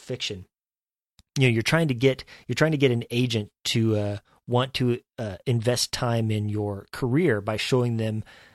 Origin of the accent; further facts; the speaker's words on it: Kansas, United States; is that being from Kansas is hurting my chances.